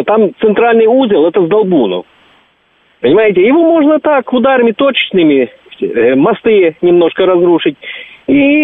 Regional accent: Western Ukraine, Ukraine; now in Russia; Я, в общем, родился и вырос на Западной Украине.

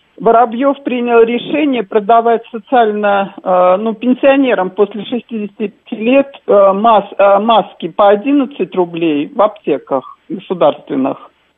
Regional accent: Moscow, Russia; Я сама москвичка, сейчас нахожусь на даче.

